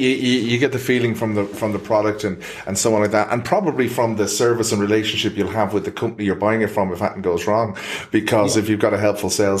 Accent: Finglas, Leinster, Ireland; And I'm from Finglas.

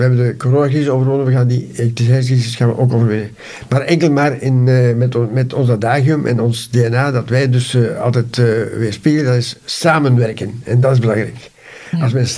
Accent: Noordwijk, Flanders, Belgium; Als men vraagt van waar ben je, zeg ik altijd Noordwijk, zeg nooit Herentals.

